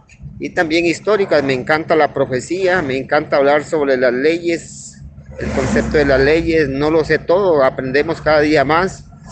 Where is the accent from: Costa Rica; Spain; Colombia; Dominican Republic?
Costa Rica; soy costarricense del país hermoso de Centroamérica, Costa Rica, la Suiza centroamericana. Soy adventista del séptimo día.